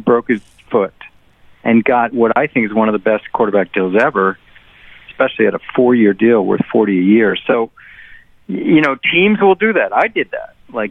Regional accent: Chevy Chase, Maryland, United States; also born or lived in Washington, D.C.; Born and raised, Washington, D.C., Chevy Chase, Maryland.

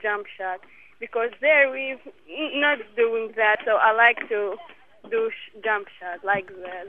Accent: Kurdistan Region, Iraq; I'm from Iraq, from North Iraq.

